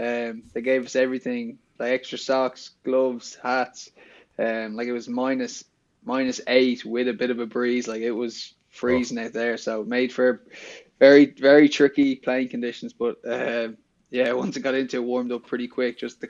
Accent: Dublin, Leinster, Ireland; I grew up in Blackrock, so in Dublin.

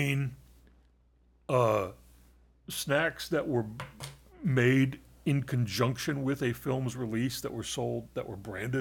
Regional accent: Youngstown, Ohio, United States; However, the story took place in my hometown of Youngstown, Ohio, in 1951.

